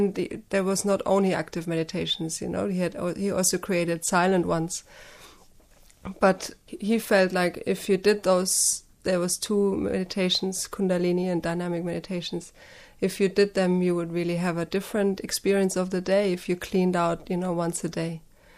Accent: Germany; although I grew up in Germany

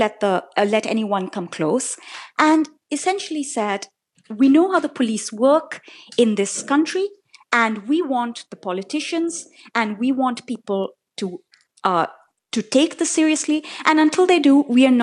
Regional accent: Delhi, India; young women like myself growing up in Delhi

